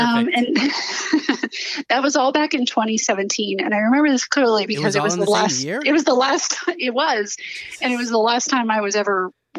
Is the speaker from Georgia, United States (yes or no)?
no; Houston, Texas, United States; I am from Houston, Texas, but I live in Southern Maryland. I guess you could say DC metro area, but not really.